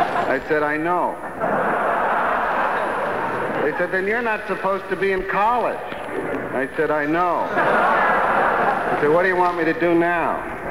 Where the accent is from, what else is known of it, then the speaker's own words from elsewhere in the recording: United States; I'm an American. I'm an American. I'll protect you.